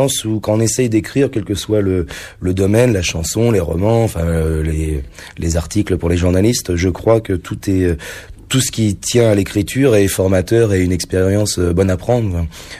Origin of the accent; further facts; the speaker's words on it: Île-de-France, France; toute mon enfance dans l'Essonne.